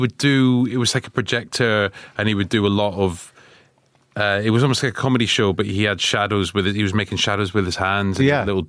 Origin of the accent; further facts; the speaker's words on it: Wormit, Scotland, United Kingdom; I grew up in Fife. I grew up in a small town called Wormit. No one's ever really heard of it, but it's just, if you go to Dundee, which is like the fourth biggest city in Scotland, it's just over the water.